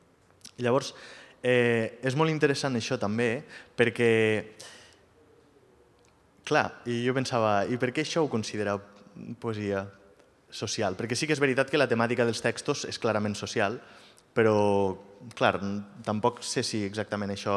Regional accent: Valencian Community, Spain; parlaré una mica també com a valencià

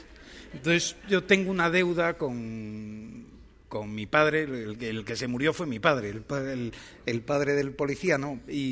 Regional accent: Vigo, Galicia, Spain; now in Madrid, Spain; yo soy de Vigo, pero vivo en Madrid desde hace muchos años

